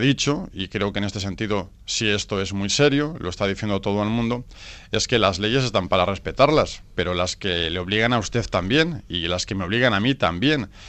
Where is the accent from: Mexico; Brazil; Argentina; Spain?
Spain; Basque Country; Yo quiero a mi tierra, yo quiero a Euskadi